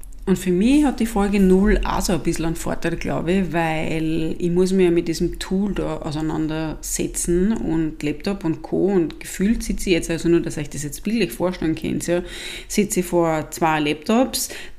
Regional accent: Styria, Austria; now in Vienna, Austria; ich bin gebürtige Steirerin, und mein Podcast wird genauso in diesem Dialekt, den ich halt immer noch habe, auch wenn ich schon seit über 20 Jahren in Wien bin, aufgenommen

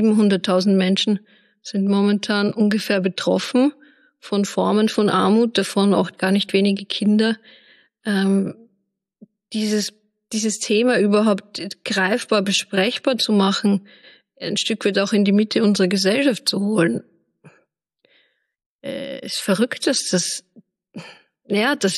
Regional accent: Vienna, Austria; also jetzt auch im Vergleich zu meiner Heimatstadt Wien oder zu Berlin

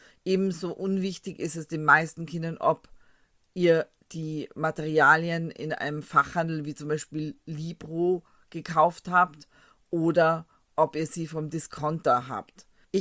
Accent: Austria; Bei uns in Österreich sind ja die Sommerferien sehr lange.

